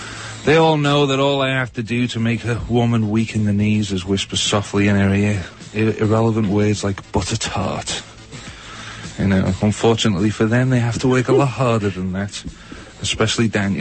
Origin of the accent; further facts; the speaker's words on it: Liverpool, North West England, United Kingdom; accent: Liverpudlian; relentlessly taking the piss out of my Liverpudlian accent.